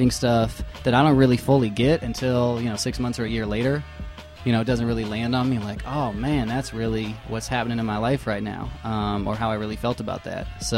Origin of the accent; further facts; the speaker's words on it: Denver, Colorado, United States; I grew up in Denver, too. I should lay that on the table.